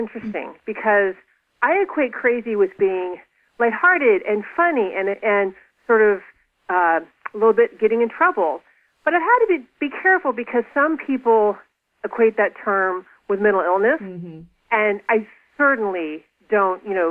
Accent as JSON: {"language": "English", "region": "Florida", "country": "United States", "tie": "born or raised there", "said": "some of my memories of childhood and growing up in Florida. Because growing up in Florida in the 70s, wild."}